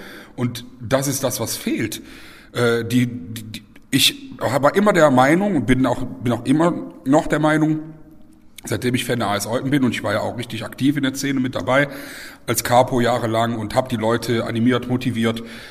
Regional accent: Olpe, North Rhine-Westphalia, Germany; Olpen ist meine Heimatstadt

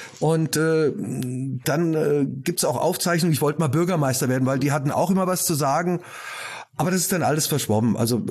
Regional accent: Dorfborn, Hesse, Germany; also born or lived in Fulda; Also geboren bin ich im Herz-Jesu-Krankenhaus in Fulda, aber aufgewachsen in Dorfborn, das damals noch selbstständig war und dann 1973 im Zuge der Gebietsreform ein Ortsteil von Neuhof wurde. Also ich sende Dorfbörner Jong, konnte aber nicht richtig plattgeschwarz.

